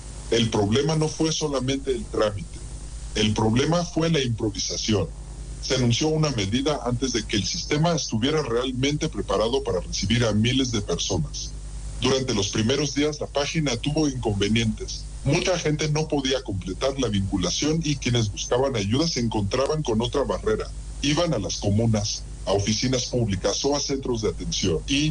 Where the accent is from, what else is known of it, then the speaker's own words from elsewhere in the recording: Dolores, Buenos Aires Province, Argentina; now in Buenos Aires, Argentina; Yo soy un ejemplo. Soy de Dolores. Vivo hace 5 años en Buenos Aires.